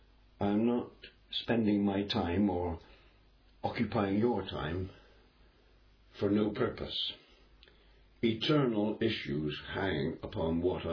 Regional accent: United Kingdom; I come from the United Kingdom, And the Church of England, I know they've changed the wording, but it's still the same underneath.

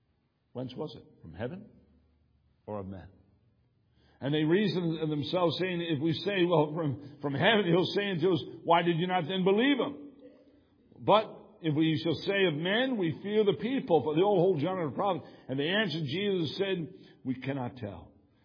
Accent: Brooklyn, New York, United States; born there; when I was in Brooklyn, I was born in St. Peter's Hospital, and my mother and father took me down to Immaculate Heart of Mary, Catholic Church.

